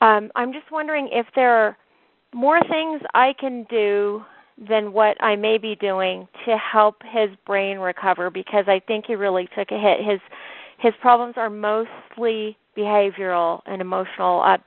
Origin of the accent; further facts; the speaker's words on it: California, United States; now in Utah, United States; We're living in Utah now. I'm from Orange County originally, but we're living in Utah.